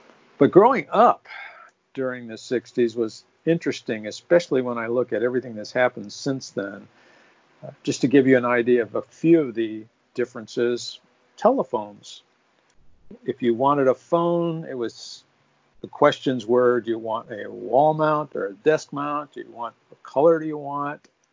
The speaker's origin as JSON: {"language": "English", "town": "Phoenix", "region": "Arizona", "country": "United States", "tie": "born or raised there", "said": "And I grew up in Phoenix, Arizona."}